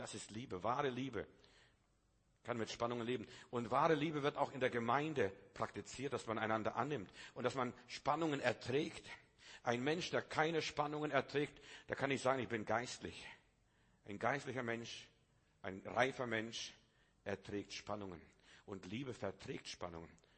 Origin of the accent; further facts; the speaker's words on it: Klaipėda County, Lithuania; Ich bin ja in Litauen groß geworden und wir haben einen schönen Schweinestall gehabt.